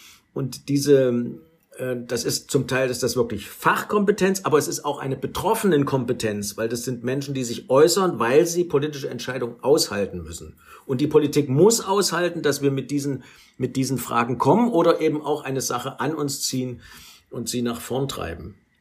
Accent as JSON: {"language": "German", "region": "Thuringia", "country": "Germany", "said": "in Thüringen, wo ich herkomme"}